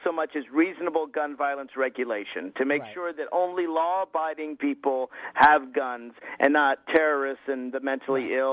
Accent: United States; I think it's a bit offensive as an American to suggest that our democracy

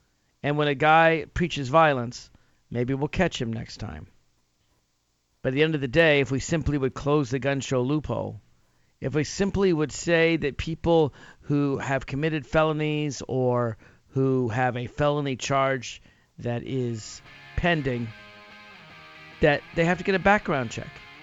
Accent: Nashville, Tennessee, United States; Quick story, in Nashville, Tennessee, my hometown, many years back, a decade or two ago

